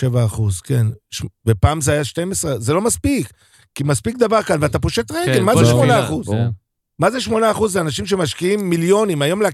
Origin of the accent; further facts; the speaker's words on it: Bat Yam, Tel Aviv District, Israel; אני בתור ילד גדלתי, אני ספרדי, בבת ים, גדלתי בבניין שהיה לי 10 אמהות שונות, מרוקאית, תימנית.